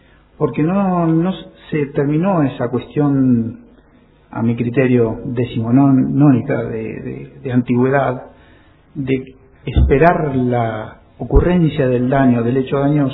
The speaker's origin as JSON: {"language": "Spanish", "town": "Comodoro Rivadavia", "region": "Chubut", "country": "Argentina", "said": "soy de Comodoro Rivadavia"}